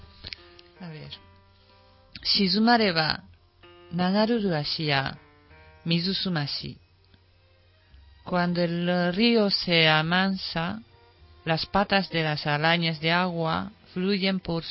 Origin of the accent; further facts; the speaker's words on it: Japan; first language Japanese; Spanish is a second language; Yo soy japonesa de la lengua materna, entonces claro, mi idioma en catalán o castellano no, no es de bueno de nacimiento, digamos, nativo.